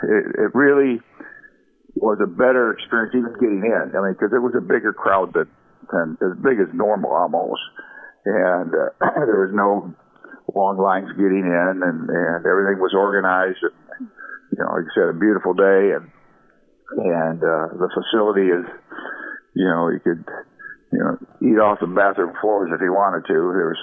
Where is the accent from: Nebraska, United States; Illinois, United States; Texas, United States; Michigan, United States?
Michigan, United States; Jackson; we're all born and raised in Jackson, Michigan